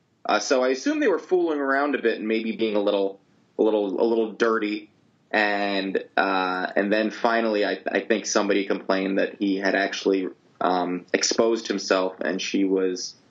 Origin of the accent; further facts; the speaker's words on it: New Jersey, United States; Yeah, listen, my home state, I love I always love performing in New Jersey and for New Jerseyans, and this is our wheelhouse.